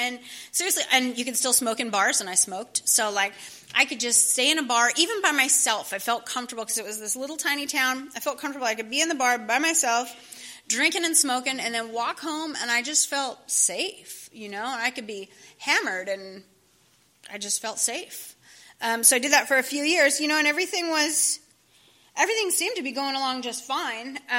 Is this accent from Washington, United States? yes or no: no; Irvine, California, United States; I grew up in Irvine, California. I had everything I needed and more.